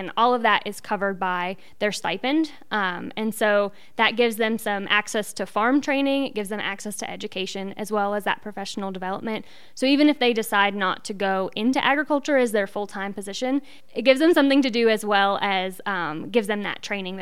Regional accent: West Virginia, United States; so I grew up in West Virginia, but I spent a few years out here in the West working on regenerative cattle operations.

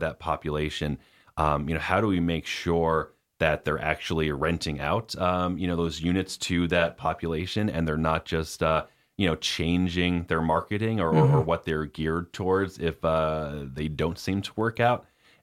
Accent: Scotia, New York, United States; Well, I grew up in Scotia. I've lived in the Capital District my whole life.

